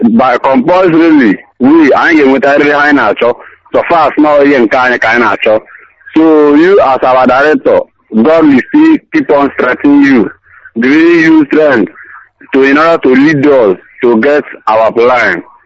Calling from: Aba, Abia, Nigeria; I'm calling from Aba.

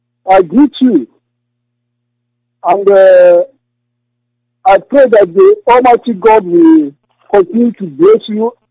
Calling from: Düsseldorf, North Rhine-Westphalia, Germany; I'm calling from Germany. Düsseldorf, Germany.

